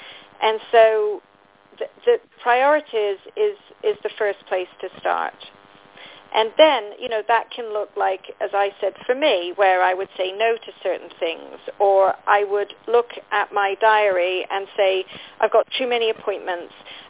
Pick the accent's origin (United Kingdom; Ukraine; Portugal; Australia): United Kingdom; England; moved away as an adult; now in United States; Well, as you know, I'm from England